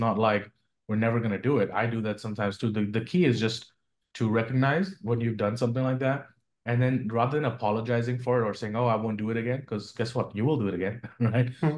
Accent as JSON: {"language": "English", "country": "India", "moved": "as an adult", "lives_now": "New York City, United States", "said": "Like, I came from India."}